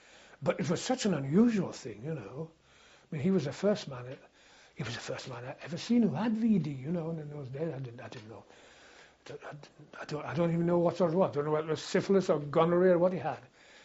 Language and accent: English; Southampton, South East England, United Kingdom; Because we came from Southampton.